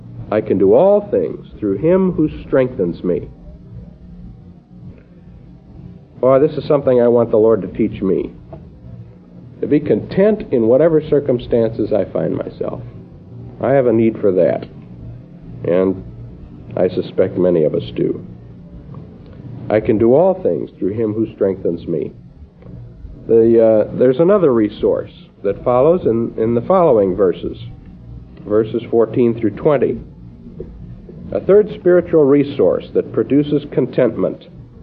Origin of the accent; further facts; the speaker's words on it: Illinois, United States; When I grew up in the church that I grew up in Illinois